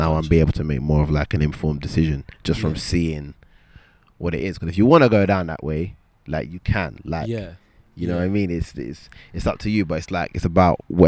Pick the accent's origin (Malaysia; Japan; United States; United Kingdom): United Kingdom; Lewisham, London; And I'm from Lewisham, so that's like the other side of London and that.